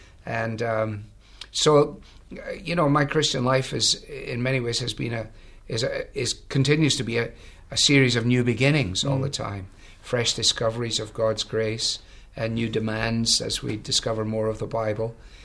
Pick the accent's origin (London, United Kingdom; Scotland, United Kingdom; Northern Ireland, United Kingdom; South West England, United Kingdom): Scotland, United Kingdom; Glasgow; in the 50s in Glasgow, and I had the privilege of being brought up in a home that was Christian.